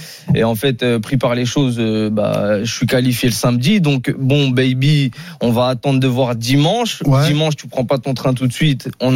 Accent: Paris, Île-de-France, France; En fait, j'ai de la famille, moi, sur Paris, je suis anciennement de Paris.

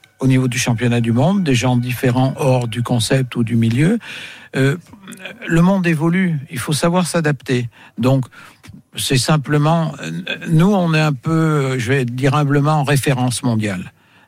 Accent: Auvergne-Rhône-Alpes, France; moi, je suis auvergnat, alors.

